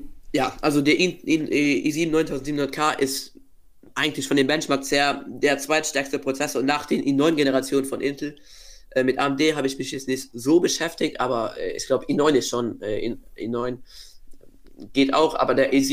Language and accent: German; Luxembourg; also ich komme aus Luxemburg, der luxemburgische